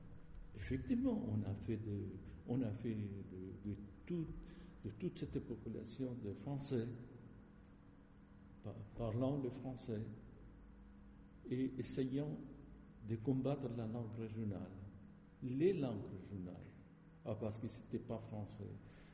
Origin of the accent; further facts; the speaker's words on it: Lebanon; first language ar; French is a second language; now in France; Si je suis né au Liban, j'ai commencé l'école au Liban, et si je comptais en arabe, même après 50 ans en France